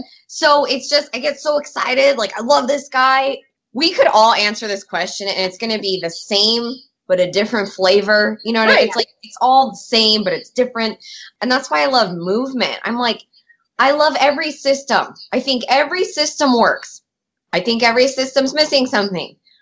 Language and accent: English; Lompoc, California, United States; One time I was visiting my hometown, it's called Lompoc, California, super small, tiny town.